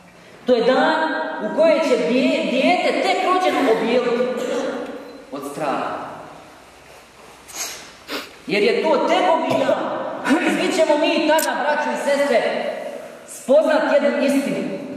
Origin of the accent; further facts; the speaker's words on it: Bosnia & Herzegovina; Kod nas u Bosni je to problem broj jedan.